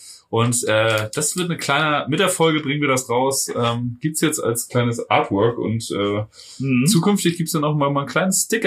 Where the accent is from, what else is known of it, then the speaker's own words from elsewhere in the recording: Germany; Ja, ich bin Deutscher. Ich leide viel.